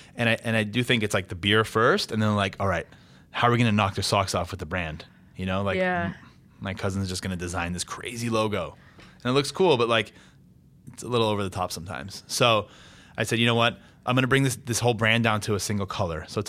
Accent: Los Angeles, California, United States; So, you know, I'm from LA. I'm from California.

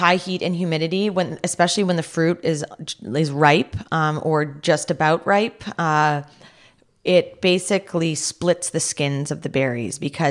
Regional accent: France; now in Canada; But, when I came from France, wine is embedded in their culture.

